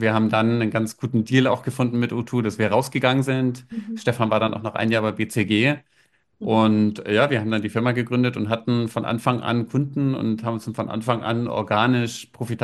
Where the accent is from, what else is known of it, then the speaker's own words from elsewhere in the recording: Bavaria, Germany; Ich bin aufgewachsen in der Mitte von Bayern, so ziemlich genau am geografischen Mittelpunkt von Bayern, in einem kleinen Ort. Hab da Schule gemacht